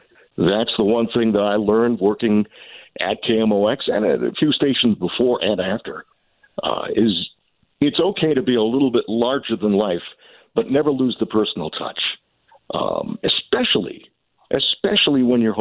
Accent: New York, United States; As a lifelong ball fan, going back to, I guess, the early 60s, growing up in New York with Mantle and Maris and Yogi Berra and Whitey Ford

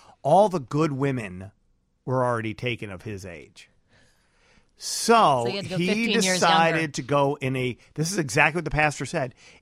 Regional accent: Chicago, Illinois, United States; I maybe because I grew up in Chicago, what I consider to be a sophisticated city.

